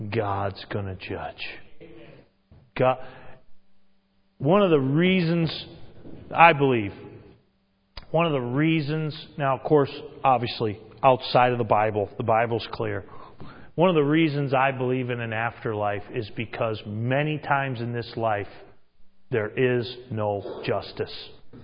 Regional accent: Massachusetts, United States; I'm from Massachusetts. We used to say, when I used to preach out, I'd say, greetings from Massachusetts, the worst state in the Union.

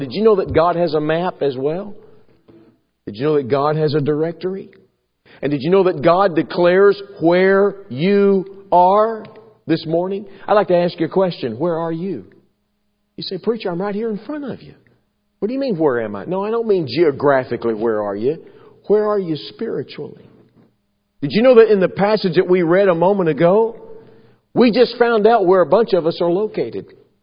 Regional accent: Texas, United States; Now, I'm a Texan by birth, okay? I grew up in Texas.

